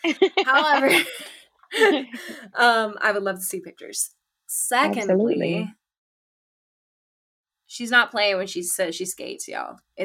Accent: Dominican Republic; I remembered living in Dominican Republic with the electrici

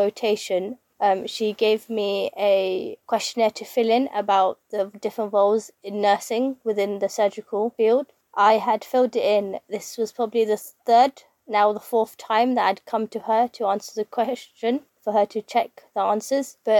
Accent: London, United Kingdom; first language English; I'm born and raised in North London.

